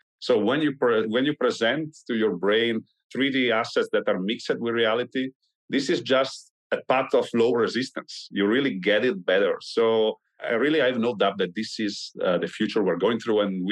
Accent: Italy; For example, I'm from Italy.

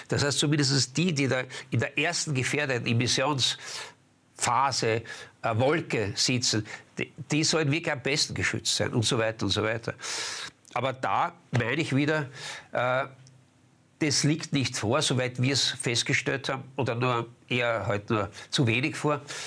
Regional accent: Vienna, Austria; Also ich brauche jetzt als Wiener nicht einen Schutzanzug für Brückel, das ist schon klar.

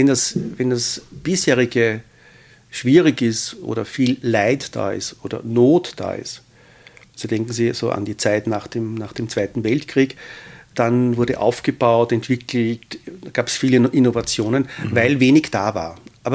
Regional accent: Austria; Also wir wissen, dass wir als Österreicher so zwischen 80 und 84 Jahre alt wären, statistisch.

